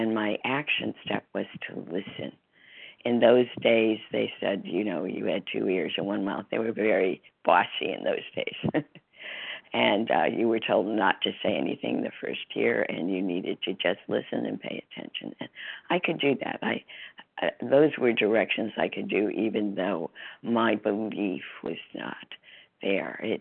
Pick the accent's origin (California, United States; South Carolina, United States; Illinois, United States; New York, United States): Illinois, United States; Chicago; now in Seattle, United States; from Seattle, Washington, formerly from Chicago, many years ago.